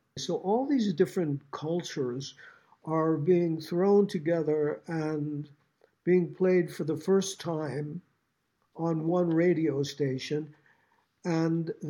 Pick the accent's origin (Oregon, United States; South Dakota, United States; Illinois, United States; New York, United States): New York, United States; because I grew up in New York. So New York was one of the places where vocal groups were common in all the boroughs.